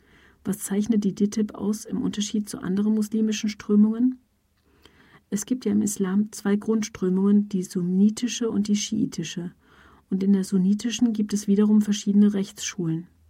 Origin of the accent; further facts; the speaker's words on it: Friedrichshafen, Baden-Württemberg, Germany; Ich komme ursprünglich aus Friedrichshafen am Bodensee.